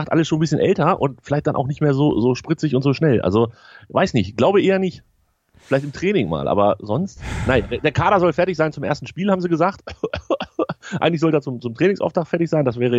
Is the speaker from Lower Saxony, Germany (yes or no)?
yes; Hanover, Lower Saxony, Germany; Bei uns in Hannover sieht das schon ein bisschen anders aus